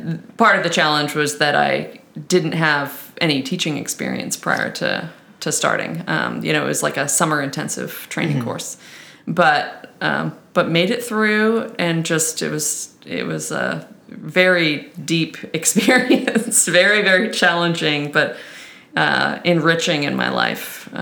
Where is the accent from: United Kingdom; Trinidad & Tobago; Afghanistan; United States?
United States; Winchester, Massachusetts; I grew up in a suburb outside of Boston called Winchester, and my family still lives there.